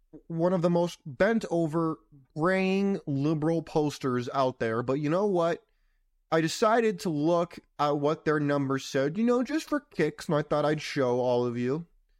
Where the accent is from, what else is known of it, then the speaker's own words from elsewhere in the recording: California, United States; Or versus when I grew up in California, the very first time I went to vote in California when I was 18